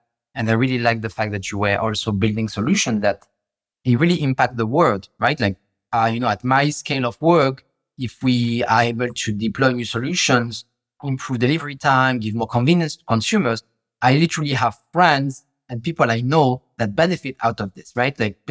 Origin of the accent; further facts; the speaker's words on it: France; I grew up in France. I'm originally from Morocco, my family.